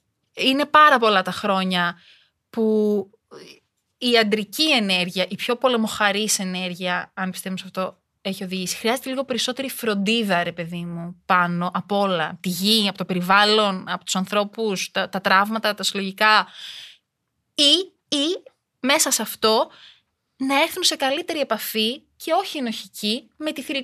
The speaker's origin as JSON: {"language": "Greek", "country": "Albania", "second_language": "Greek", "said": "είμαι γκέι, είμαι Αλβανίδα, είμαι πρόσφυγας"}